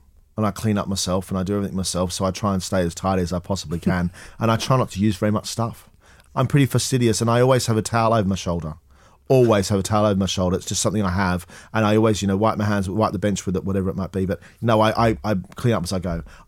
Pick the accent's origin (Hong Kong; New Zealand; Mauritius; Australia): Australia; as a kid growing up in Australia, we had fruit trees in the garden.